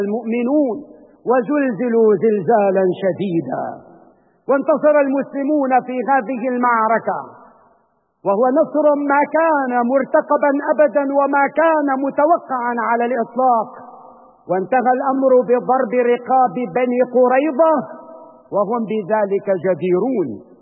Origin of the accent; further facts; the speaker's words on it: Syria; نحن كسوريين